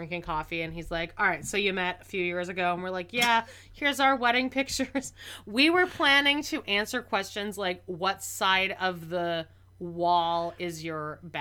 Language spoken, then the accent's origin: English; Canada; I'm Canadian.